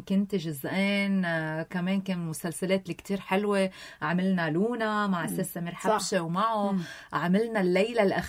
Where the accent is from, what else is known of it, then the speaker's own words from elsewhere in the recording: Syria; هي من القصة من عندي انه انا انه سوري ما حدا احسن من حدا